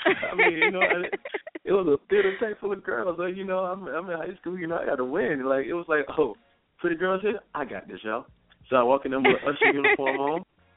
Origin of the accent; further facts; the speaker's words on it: Miami, Florida, United States; now in Jacksonville, United States; I wasn't an R&B singer until I moved to Jacksonville, but I'm originally from Miami.